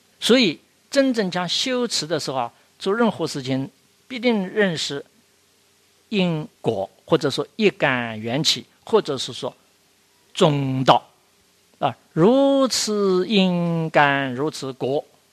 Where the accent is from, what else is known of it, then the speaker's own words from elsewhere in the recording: China; 要我们中国人平常习惯的话